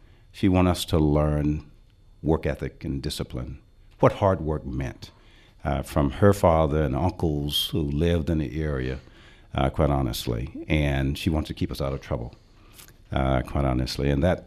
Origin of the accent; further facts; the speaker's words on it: Winston-Salem, North Carolina, United States; I was fortunate growing up in Winston-Salem to have a climate with two incredible parents